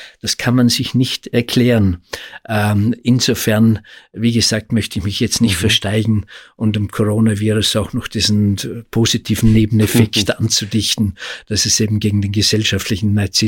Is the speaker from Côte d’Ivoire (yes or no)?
no; Austria; bei uns in Österreich